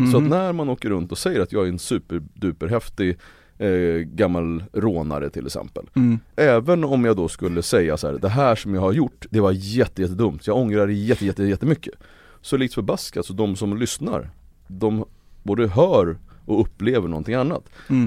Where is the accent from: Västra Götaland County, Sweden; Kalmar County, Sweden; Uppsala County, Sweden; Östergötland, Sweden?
Uppsala County, Sweden; Uppsala; Som de människorna som jag umgicks med och där jag växte upp.